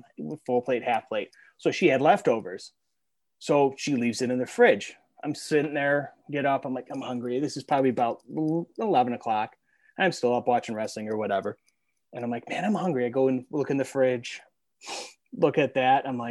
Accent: New York, United States; I grew up outside of Buffalo.

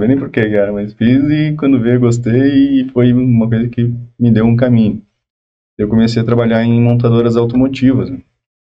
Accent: Rio Grande do Sul, Brazil; born there; eu nasci no Rio Grande do Sul, vim de família bem humilde, muito humilde, minha família ainda é bem humilde. A gente sempre batalhou demais, nasceu em bairro terrível, que hoje ainda é dominado pelas facções

